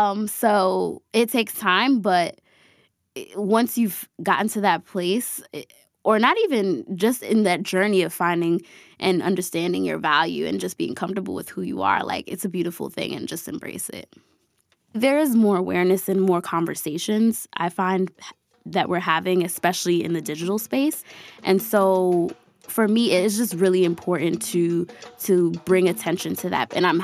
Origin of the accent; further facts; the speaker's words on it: Bronx, New York, United States; I am the founder of Ain't I Latina. I grew up in the Bronx, New York, by way of Honduras.